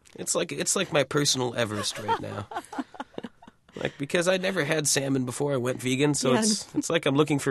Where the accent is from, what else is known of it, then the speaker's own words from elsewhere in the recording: Guam; born there; I was born on Guam